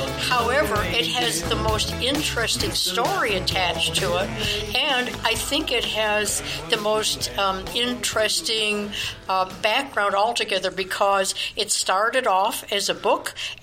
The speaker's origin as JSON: {"language": "English", "town": "Chicago", "region": "Illinois", "country": "United States", "tie": "born there", "said": "I was born in Chicago. Maybe that's why I'm 3,000 years old because something has to do with Chicago."}